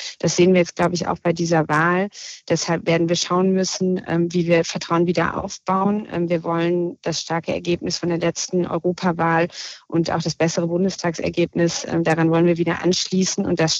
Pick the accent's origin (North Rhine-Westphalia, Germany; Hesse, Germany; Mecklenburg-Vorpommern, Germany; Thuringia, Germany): North Rhine-Westphalia, Germany; Aber ich komme aus dem Ruhrgebiet